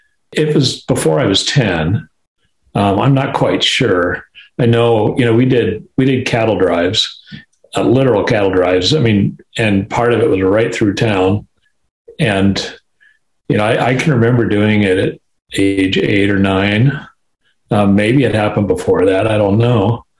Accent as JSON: {"language": "English", "town": "Arnold", "region": "Nebraska", "country": "United States", "tie": "born or raised there", "said": "My hometown was actually Arnold, where I went to high school, but they're both tiny little towns of 600 or 800"}